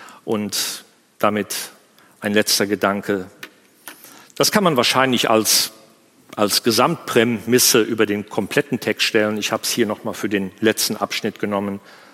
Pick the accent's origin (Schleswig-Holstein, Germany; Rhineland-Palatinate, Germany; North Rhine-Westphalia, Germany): Rhineland-Palatinate, Germany; Ich denke an die Hochwasserkatastrophe in meiner Heimat im Ahrtal im Sommer 2021